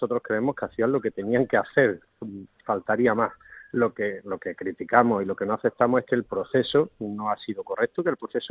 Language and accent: Spanish; Granada, Andalusia, Spain; vergüenza ajena escucharlas como granadino